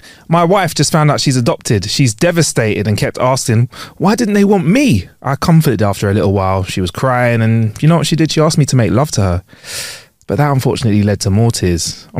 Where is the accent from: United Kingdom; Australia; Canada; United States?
United Kingdom; we are from Great Britain and we are in Great Britain